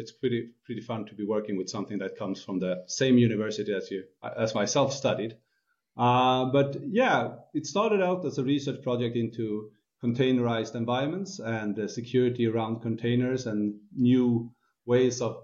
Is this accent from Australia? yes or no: no; Sweden; Born and raised in Sweden, right now currently living in Stockholm.